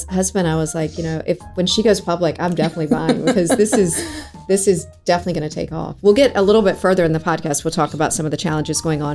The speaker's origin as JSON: {"language": "English", "region": "the South", "country": "United States", "tie": "born or raised there", "said": "We're both American citizens, but we married in England. But the food that we served was from the South because we yeah. both grew up in the South of the US."}